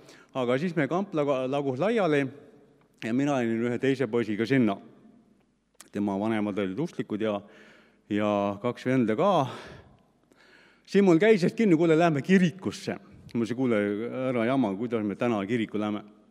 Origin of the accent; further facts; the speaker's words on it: Saare County, Estonia; ise olen tegelikult Saaremaalt pärit. Elasin seal maapaigas ja mu ema oli usklik, nii kaua kui mina mäletan. Ja lapsepõlves sai ka kirikus käidud